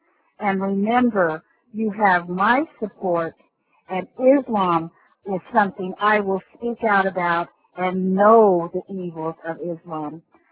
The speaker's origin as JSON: {"language": "English", "country": "United States", "said": "to let you know that as an American, over the months since 9/11"}